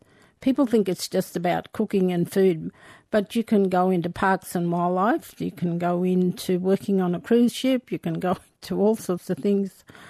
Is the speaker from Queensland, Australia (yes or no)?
no; Walgett, New South Wales, Australia; it's expanded out into my hometown in Walgett and other places